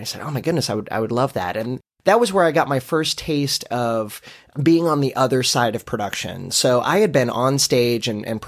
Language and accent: English; Ohio, United States; moved away as an adult; So I moved to Orlando right out of high school. I grew up in Ohio.